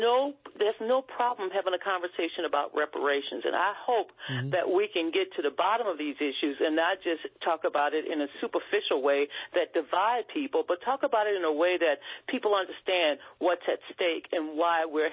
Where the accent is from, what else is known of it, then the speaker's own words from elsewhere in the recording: United States; I'm an American, and I'm glad that we can have a conversation about reparations.